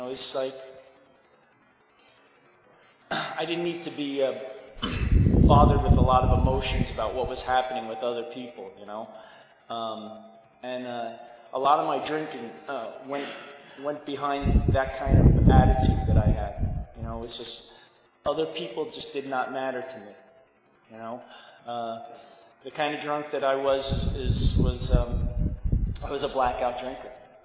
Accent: Queens, New York, United States; I grew up in Queens, New York, and like I said, I was the youngest, so all my brothers and one of my sisters, we sat on the stoops in the neighborhood

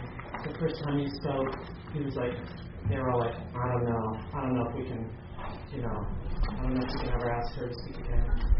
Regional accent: Litchfield, Connecticut, United States; born there; So I'm an alcoholic, and I was born in Litchfield, Connecticut.

